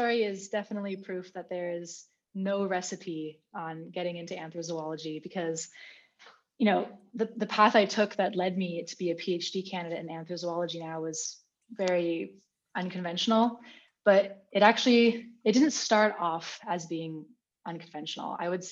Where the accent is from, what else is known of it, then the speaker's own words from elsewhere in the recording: California, United States; moved away as an adult; now in Germany; I moved from where I grew up in California to Germany at 18 years of age to become a full-time self-employed guide dog instructor